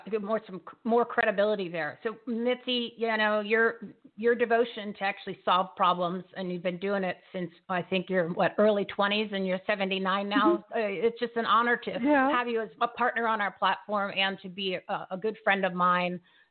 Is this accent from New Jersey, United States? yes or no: yes; New Jersey, United States; I use the word mafia because I'm from New Jersey